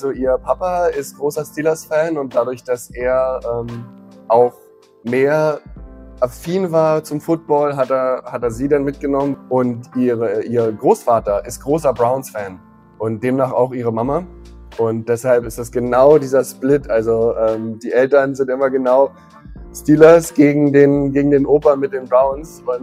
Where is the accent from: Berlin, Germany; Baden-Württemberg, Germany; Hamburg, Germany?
Berlin, Germany; Ich bin euer Steelers-Face für Deutschland. Ich komme aus Berlin, bin 31 Jahre alt, verheiratet